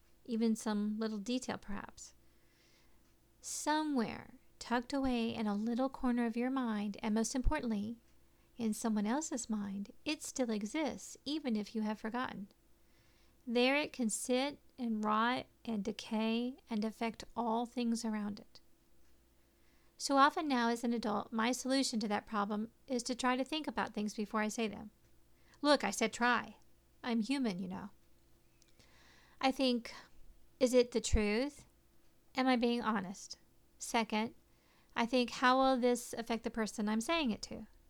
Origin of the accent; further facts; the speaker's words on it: Oklahoma, United States; Growing up in Oklahoma, I can remember it being quite cold and snowy on a lot of days for spring